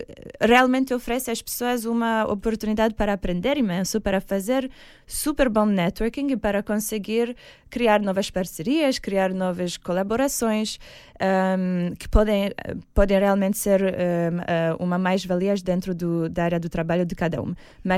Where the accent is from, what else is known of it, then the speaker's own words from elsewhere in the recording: Romania; Portuguese is a second language; moved away as an adult; also born or lived in Milan, Italy; now in Portugal; Não, eu sou da Roménia, mas quando tive 18 anos mudei para Milão, em Itália, para fazer os meus estudos em finanças e economia.